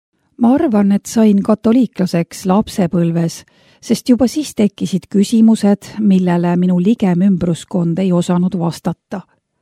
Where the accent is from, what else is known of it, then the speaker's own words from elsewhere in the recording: Pärnu, Pärnu County, Estonia; moved away as an adult; also born or lived in Germany / France; Ma sündisin Pärnus. Seal käisin ka koolis. Kui Eestimaalt lahkusin, olin natukene üle 20. Läksin Saksamaale ja sealt juba Prantsusmaale.